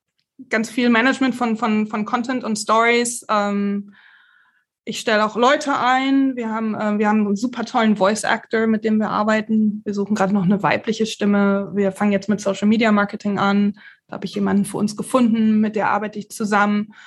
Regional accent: Germany; Klar, ich komme aus Deutschland. Wer liebt da keinen Fußball?

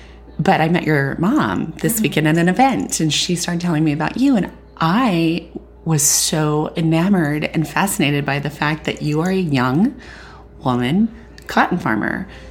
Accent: Joseph, Oregon, United States; I'm from Joseph, Oregon. Proud to say I'm from Joseph, Oregon, and named after Chief Joseph.

